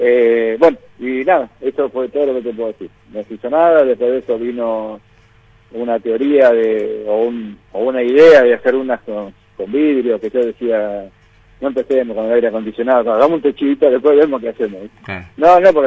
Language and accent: Spanish; Buenos Aires, Argentina; yo soy de Buenos Aires